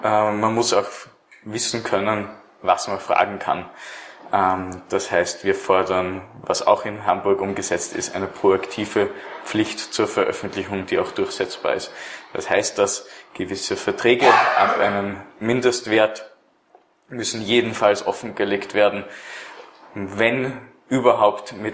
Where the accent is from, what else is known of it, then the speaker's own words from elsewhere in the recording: Austria; Als Österreicher ist man nicht gewohnt, gleich den Rechtsweg zu bestreiten